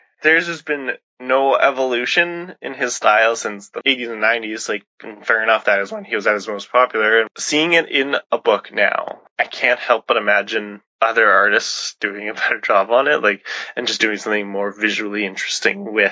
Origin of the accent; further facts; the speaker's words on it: Canada; Oh, well, I'm Canadian.